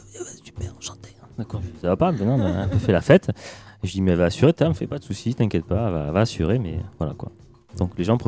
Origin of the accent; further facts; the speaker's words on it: Avignon, Provence-Alpes-Côte d'Azur, France; elle était en concert sur Avignon parce que je suis d'Avignon